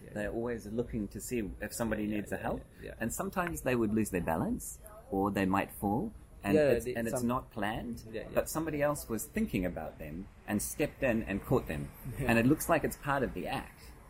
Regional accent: New Zealand; I come from New Zealand

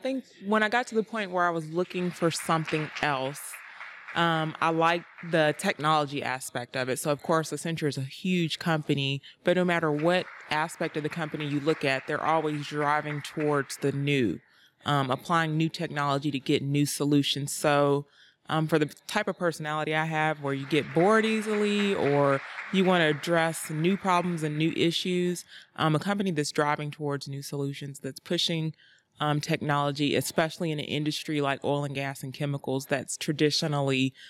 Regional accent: North Carolina, United States; Okay, well, I come originally from North Carolina.

